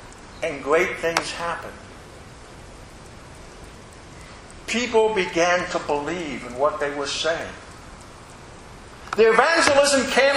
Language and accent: English; Indiana, United States; now in Sterling, United States; the church that I grew up in Indiana, and where I was ordained as a pastor